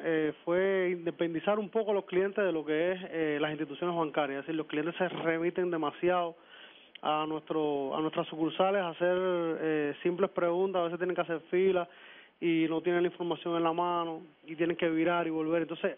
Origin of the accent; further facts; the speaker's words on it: Bayamo, Granma, Cuba; Yo soy de acá de Granma, de Bayamo